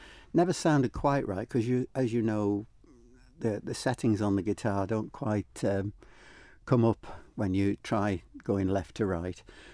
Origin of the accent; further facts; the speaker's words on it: Isle of Man; I am, yes.